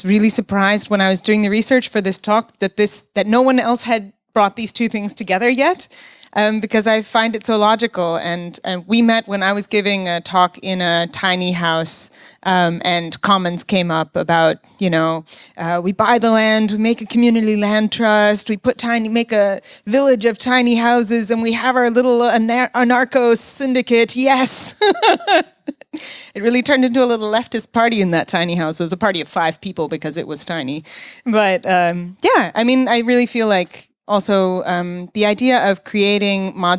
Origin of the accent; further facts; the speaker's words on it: United States; moved away as an adult; now in Germany; I am an American, as you might have heard, and I've been living here for 11 years, so I'm pretty deep in the German system at this point.